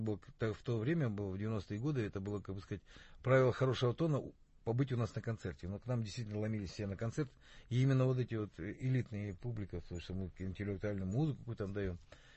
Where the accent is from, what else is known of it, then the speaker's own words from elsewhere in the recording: Sakhalin Oblast, Russia; born there; Ну, дело в том, что я родился на Сахалине.